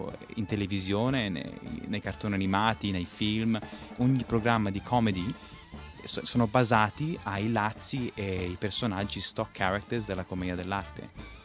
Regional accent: Sicily, Italy; accent: Sicilian; potevo usare proprio il mio accento siciliano

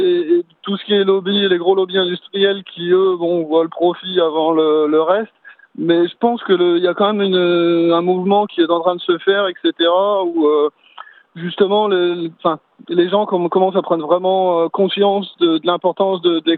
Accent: Hauts-de-France, France; En fait, moi, je viens de Picardie, donc je viens de campagne à la base, j'ai grandi dans une ferme

